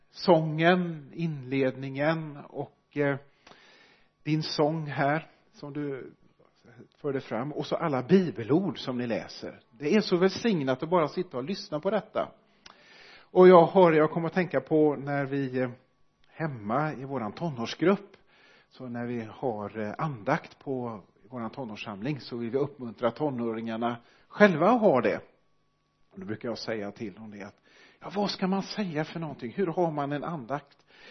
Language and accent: Swedish; Sweden; Och jag tänker som svenskar så är vi ju lediga på de kristna högtiderna, jul och påsk.